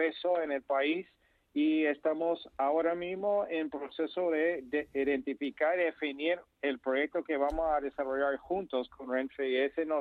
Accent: United States; Yo soy de Estados Unidos.

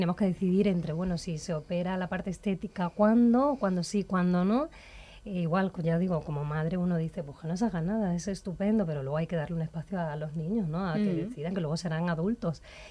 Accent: Andalusia, Spain; now in Madrid, Spain; Yo que soy andaluza pero vivo en Madrid

